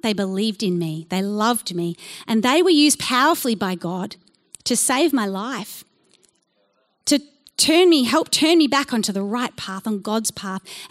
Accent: Melbourne, Victoria, Australia; I grew up here in Melbourne with my family, and we went to church every Sunday.

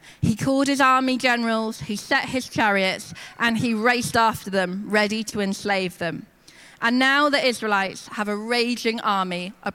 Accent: England, United Kingdom; he's from Zimbabwe and I'm from England.

